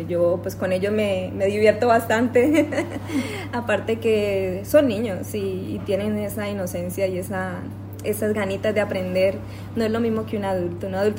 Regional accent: Colombia; now in Spain; Luego en Colombia, porque yo soy de Colombia, sí. Hice allí cursos de repostería.

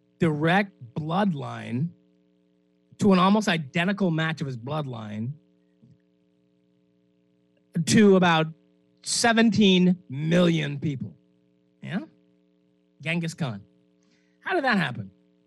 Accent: Nassau, New Providence, Bahamas; Now, that may be because I'm from Nassau

